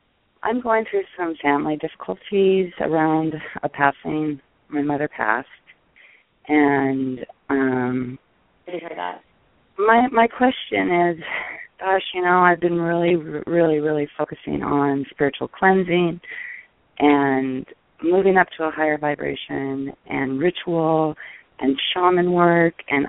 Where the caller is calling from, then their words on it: Seattle, Washington, United States; From Seattle.